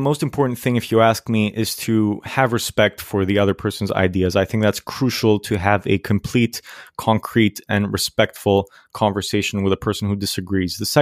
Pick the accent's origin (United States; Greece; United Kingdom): Greece; I am 17 years old. I am from Greece.